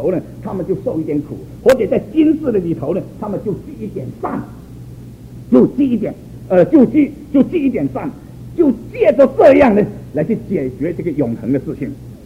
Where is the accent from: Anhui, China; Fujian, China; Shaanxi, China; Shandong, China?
Fujian, China; Jinjiang; 在我们家乡晋江要还局的时候